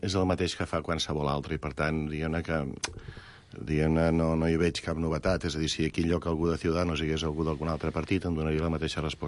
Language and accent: Catalan; Catalonia, Spain; I jo puc estar com a català preocupat per la relació de Catalunya amb la resta de l'Estat